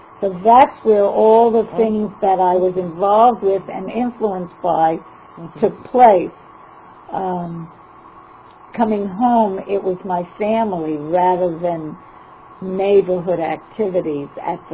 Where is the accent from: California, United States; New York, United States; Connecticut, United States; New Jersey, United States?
New York, United States; it was the first time in my life that I was away from New York, where there are so many Jews that you feel like you're part of the majority